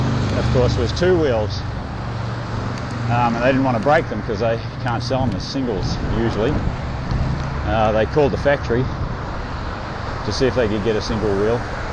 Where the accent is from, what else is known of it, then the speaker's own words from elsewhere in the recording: Queensland, Australia; born there; I am a Queenslander by birth, so I don't want to be too critical of the Queensland authorities.